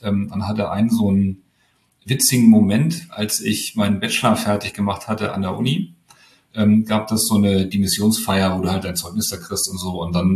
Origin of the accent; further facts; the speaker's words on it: Hamburg, Germany; Ich bin groß geworden ganz im Westen, in Lurup heißt das. Das ist ziemlich dicht am HSV-Stadion